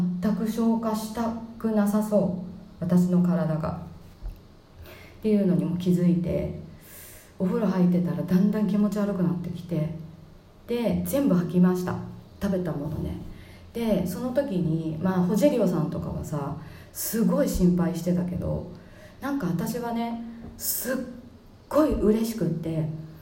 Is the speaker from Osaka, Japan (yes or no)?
no; Chiba, Japan; ここの千葉で生まれて育って子供産んで家買って